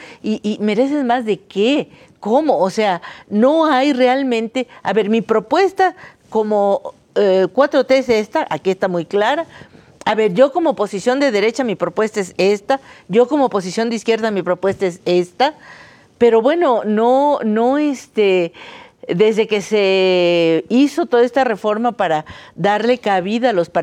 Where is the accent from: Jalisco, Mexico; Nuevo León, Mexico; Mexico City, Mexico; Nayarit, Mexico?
Jalisco, Mexico; Y a mí me duele mucho como mexicana y como jalisciense, como mujer, madre de familia, abuela, académica